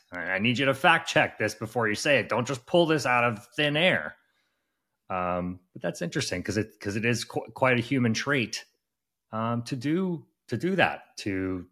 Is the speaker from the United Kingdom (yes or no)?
no; New York, United States; I'm from New York. We got to know who's coming into our city.